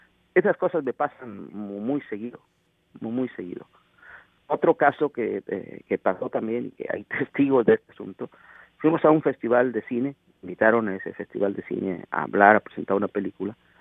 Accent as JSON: {"language": "Spanish", "region": "Oaxaca", "country": "Mexico", "said": "Le digo, yo soy de Oaxaca."}